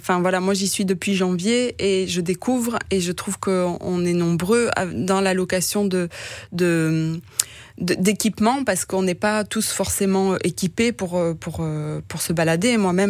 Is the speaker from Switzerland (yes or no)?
no; Toulouse, Occitanie, France; now in Belgium; Je suis toulousaine, effectivement, donc c'est dans le sud de la France. Mais je suis en Belgique depuis plus de 10 ans et mon mari depuis plus de 15 ans. Et en fait, on est bien ici.